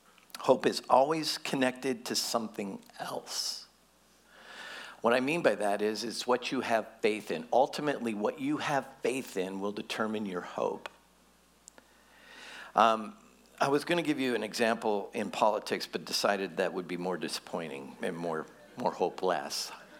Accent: Minnesota, United States; I'm from Minnesota, we don't win anything, and I'm a huge Vikings fan

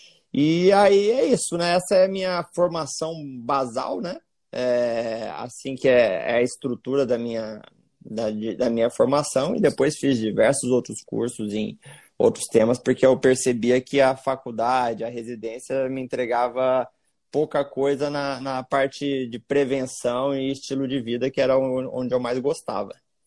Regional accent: Mato Grosso, Brazil; Sou natural, na verdade, fui criado no Mato Grosso, mas fiz a faculdade aqui em Santa Catarina e fiz minha formação de cardiologista em Porto Alegre.

